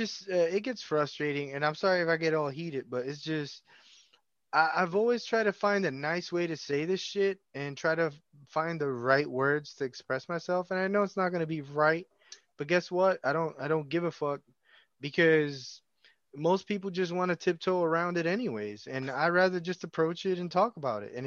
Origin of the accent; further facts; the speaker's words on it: United States; I'm only speaking as an American perspective because I am here, I live here, and I am an American